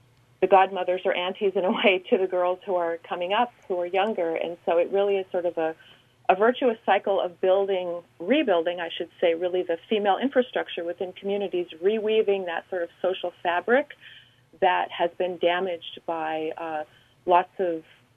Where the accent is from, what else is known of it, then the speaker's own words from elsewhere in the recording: Oklahoma, United States; now in New York City, United States; I'm from Oklahoma, but I'm actually based in New York City.